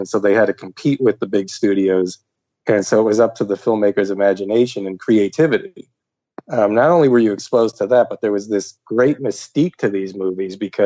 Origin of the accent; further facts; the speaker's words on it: United States; I grew up in the New Jersey, New York City area